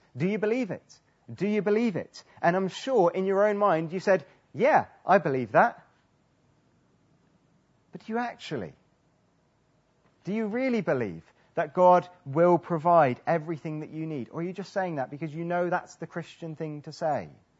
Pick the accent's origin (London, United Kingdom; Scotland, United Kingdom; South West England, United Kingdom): South West England, United Kingdom; Bradford-on-Avon; the church where I grew up in Bradford-on-Avon in Wiltshire